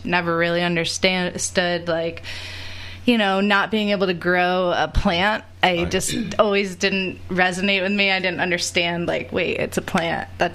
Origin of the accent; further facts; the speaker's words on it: Northeast, United States; I grew up in the Northeast, and I knew it wasn't going to happen there.